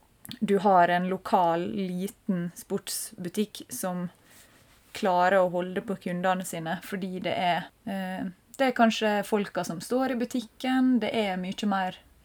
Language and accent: Norwegian; Hellesylt, Møre og Romsdal, Norway; som er da nabobygda fra der jeg er fra.